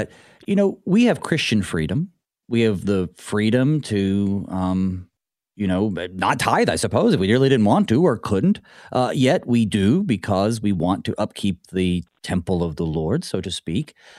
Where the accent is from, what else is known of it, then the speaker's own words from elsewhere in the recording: United States; as an American, freedom-loving American